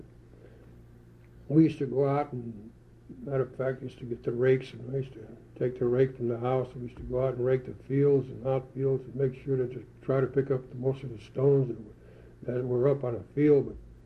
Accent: Delray, Michigan, United States; born there; I was born in Delray, Michigan, and my dad, he came over from the old country, Poland, so did my mother.

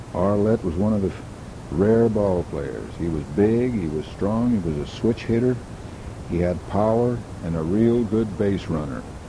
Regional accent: Mill Valley, California, United States; I was born in Mill Valley, California in 1908. That's across the bay from San Francisco. And I attended grammar school in Mill Valley

